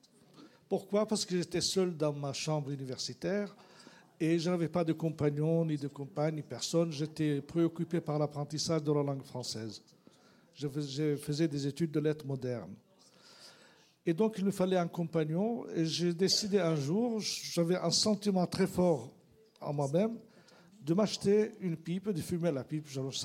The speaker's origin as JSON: {"language": "French", "country": "Jordan", "moved": "as an adult", "said": "Je viens de Jordanie"}